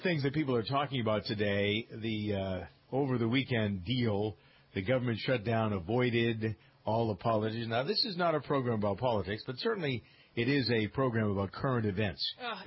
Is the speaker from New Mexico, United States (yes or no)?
no; Framingham, Massachusetts, United States; I use Framingham as an example, my hometown in Massachusetts.